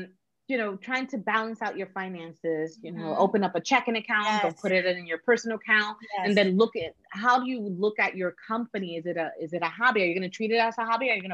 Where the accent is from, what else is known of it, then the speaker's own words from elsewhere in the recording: New York, United States; We're from New York. We have bodegas.